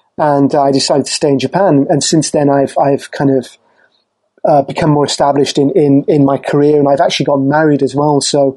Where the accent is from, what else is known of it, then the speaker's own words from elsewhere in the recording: Ireland; During that second year in my home country, which is Ireland